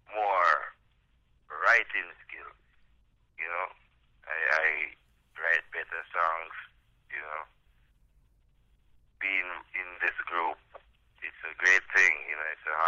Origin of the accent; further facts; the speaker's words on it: Saint Thomas, Jamaica; born there; I was born in St. Thomas, Jamaica.